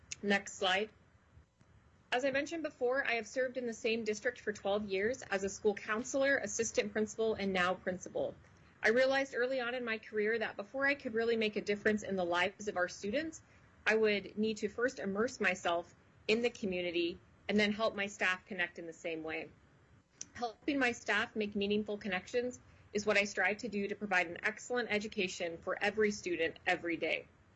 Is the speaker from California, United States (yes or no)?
no; Anchorage, Alaska, United States; I was born and raised in Anchorage and have served for 12 years in rural Alaska.